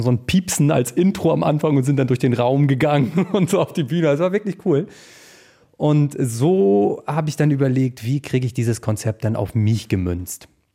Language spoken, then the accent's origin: German; Stein, Schleswig-Holstein, Germany; Ich komme aus Stein, kleiner Ort neben La Bö.